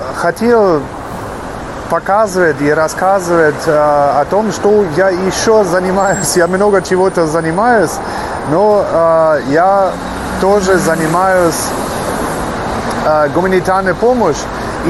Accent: Germany; now in Russia; я сам из Германии, живу в России более 20 лет

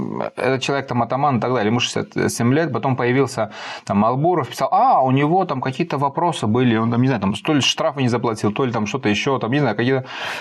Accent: Moscow, Russia; Вот я москвич, я считаю, что вы неправильно себя ведете.

